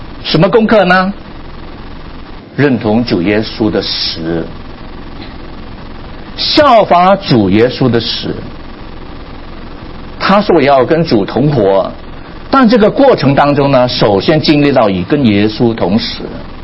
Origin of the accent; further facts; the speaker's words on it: Guangdong, China; 我们广东人有句话呢，你们北方人可能听不懂